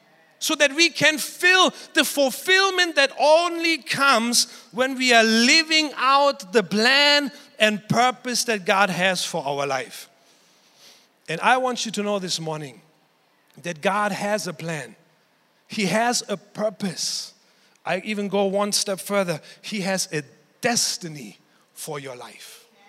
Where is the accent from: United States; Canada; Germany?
Germany; I remember growing up in Germany.